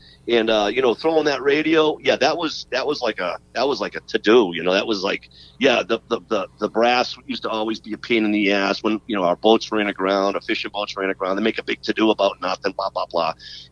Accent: East Coast, United States; because I was from the East Coast and I talked the way I did.

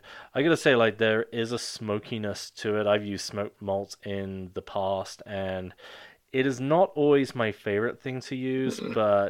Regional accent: United Kingdom; I'm British. I'm going to correct you on your pronunciation, but yeah, Fuggle.

